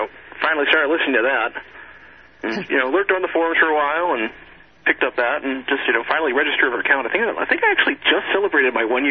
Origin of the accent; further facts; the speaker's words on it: United States; Yeah, but actually, I'm an American, so I can sue about anything.